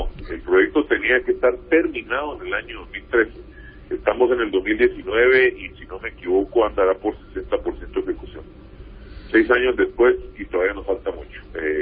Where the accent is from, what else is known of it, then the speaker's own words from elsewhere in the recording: Guatemala; como analistas y como guatemaltecos que somos